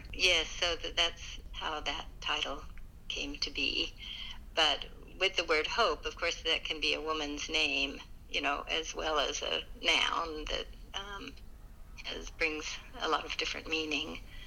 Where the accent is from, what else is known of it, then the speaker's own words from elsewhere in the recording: California, United States; And also, I grew up in California, and I used to, as a kid, catch these blue-bellied lizards.